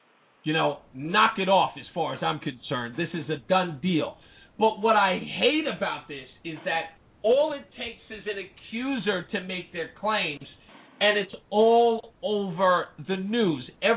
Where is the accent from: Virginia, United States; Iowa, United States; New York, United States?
Iowa, United States; But I said, no, I'm from Iowa. We don't get down like that.